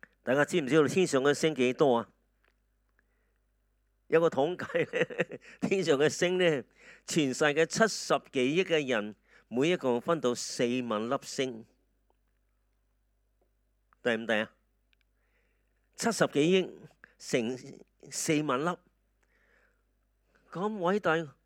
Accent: Hong Kong; 但系我哋香港人真系好有福气

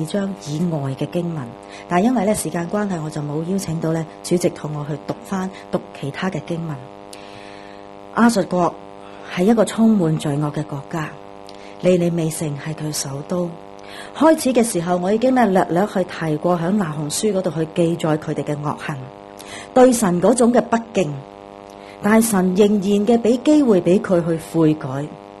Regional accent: China; 日本人怎样去对我们中国人的时候

